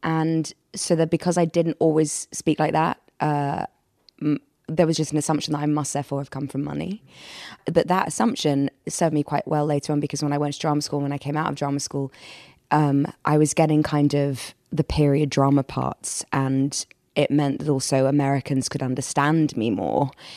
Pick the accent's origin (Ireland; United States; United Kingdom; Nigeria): United Kingdom; London; I think I've definitely still experienced growing up in London.